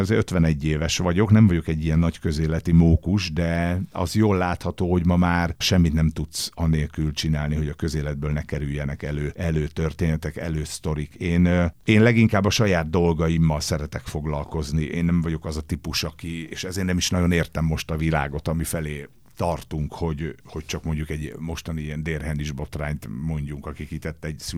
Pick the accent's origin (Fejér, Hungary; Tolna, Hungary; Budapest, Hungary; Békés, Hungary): Békés, Hungary; Újkígyós; born there; Újkígyóson a szülőfalumban